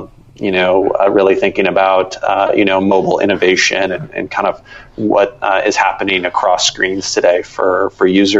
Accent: San Francisco, California, United States; I'm originally from San Francisco, and so, you know, grew up in the dot-com era in that area

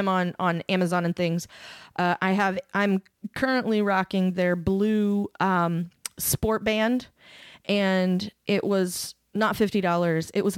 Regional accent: United States; I have very little accent and I'm an American.

